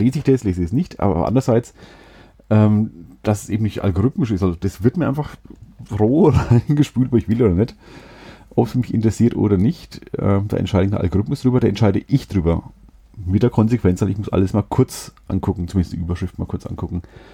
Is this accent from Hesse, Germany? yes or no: no; Schweinfurt, Bavaria, Germany; moved away; ich komme aus Schweinfurt